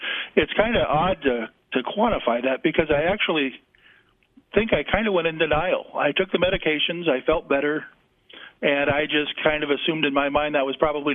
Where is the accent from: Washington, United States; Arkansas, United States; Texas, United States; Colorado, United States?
Washington, United States; Seattle; Well, I grew up in Washington and Seattle as the last of nine kids.